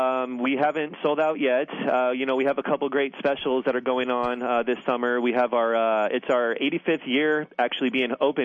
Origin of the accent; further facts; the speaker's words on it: Tucson, Arizona, United States; Well, I grew up here in Tucson